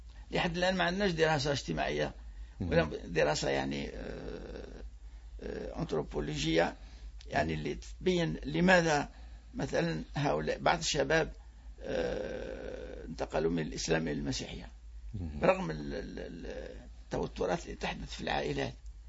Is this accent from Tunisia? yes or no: no; Algeria; ولا من باب أنا جزائري أكثر منك